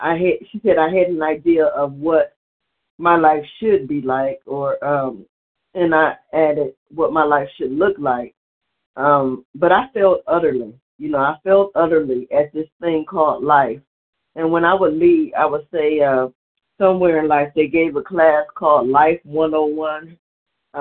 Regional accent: Cleveland, Ohio, United States; I'm from Cleveland, Ohio.

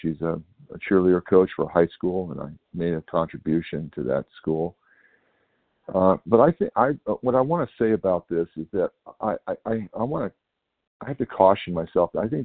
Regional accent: California, United States; I'm from Northern California.

